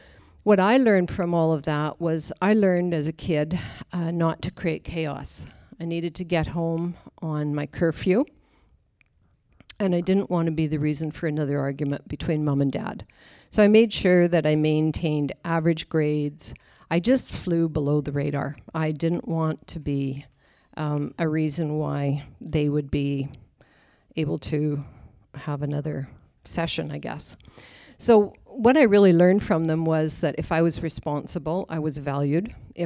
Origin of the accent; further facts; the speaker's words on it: Regina, Saskatchewan, Canada; I'm from Regina, Saskatchewan in Western Canada.